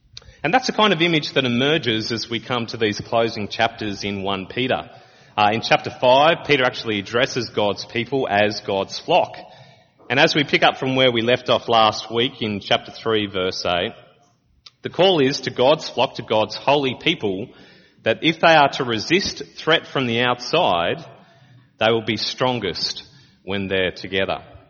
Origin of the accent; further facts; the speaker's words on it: Australia; stories that they felt growing up in Australia. And yet in our culture in Australia, there's a transformation going on.